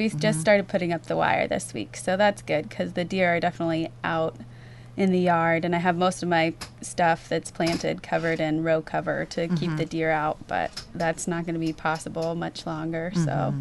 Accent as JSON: {"language": "English", "town": "Astoria", "region": "Oregon", "country": "United States", "tie": "born or raised there", "also_born_or_lived": "Connecticut", "said": "I grew up in Astoria from age 8 on. And I left to go to college in Connecticut at Wesleyan University"}